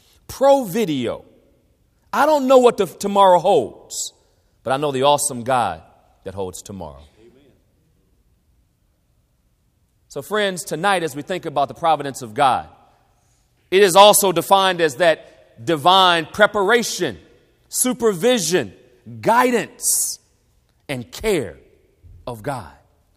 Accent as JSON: {"language": "English", "region": "Ohio", "country": "United States", "tie": "born or raised there", "lives_now": "Florida, United States", "said": "I'm an Ohio boy, and I think it's soda down here in Florida. I've been in Florida long enough, I should know that."}